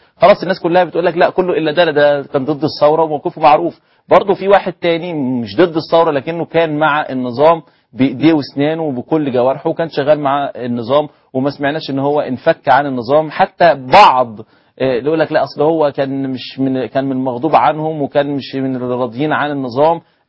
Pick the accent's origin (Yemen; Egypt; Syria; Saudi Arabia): Egypt; وانا كواحد مصري كنت استحي ان انا اقول ان انا مصري